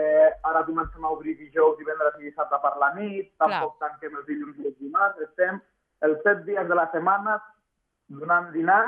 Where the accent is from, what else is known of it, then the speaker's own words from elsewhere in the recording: El Prat de Llobregat, Catalonia, Spain; perquè som del Prat